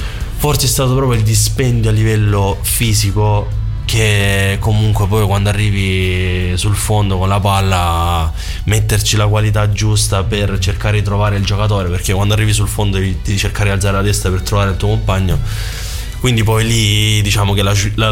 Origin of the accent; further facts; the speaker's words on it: Lecce, Apulia, Italy; io sono di Lecce